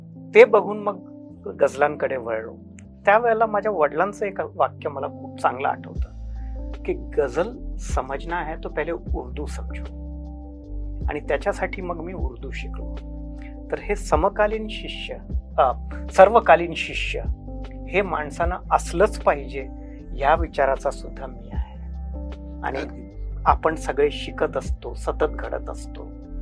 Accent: Hingoli, Maharashtra, India; तर मी तिथनं येतो, माझं लहानपण आणि कॉलेजपर्यंतचं शिक्षण वगैरे तिथेच झालं. आणि त्यावेळेला उर्दूचा पगडा जरा जास्त होता, कारण निजामाचं राज्य होतं ते.

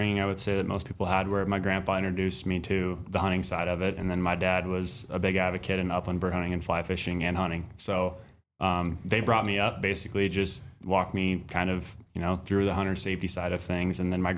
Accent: Baker City, Oregon, United States; From Baker City, Oregon. So basically born and raised there.

